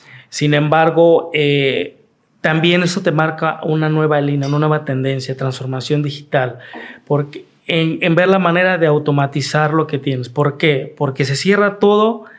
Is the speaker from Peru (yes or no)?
no; Mexico; nosotros como latinos somos más cálidos. Mexicanos